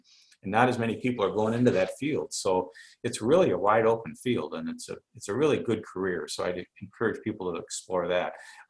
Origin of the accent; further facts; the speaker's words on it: Des Moines, Iowa, United States; I'm an Iowa kid, came up from Des Moines. I was born in Dubuque.